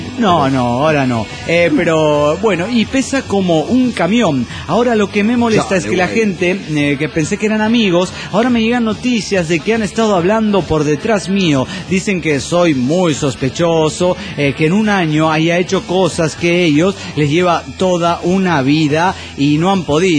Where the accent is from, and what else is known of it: Mexico City, Mexico; born or raised there